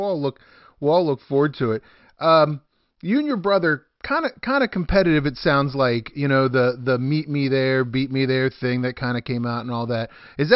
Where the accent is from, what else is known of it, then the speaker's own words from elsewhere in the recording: Fairmont, West Virginia, United States; So you and me, we're both from Fairmont, both Fairmont Senior High grads.